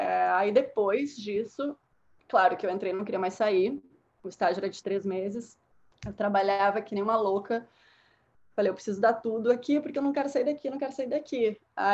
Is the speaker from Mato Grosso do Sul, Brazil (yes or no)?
no; Porto Alegre, Rio Grande do Sul, Brazil; now in New York, United States; eu trabalhava numa afiliada da TV Globo em Porto Alegre, sou de Porto Alegre, e eu pedi uma licença de 6 meses para estudar relações internacionais aqui em Nova York.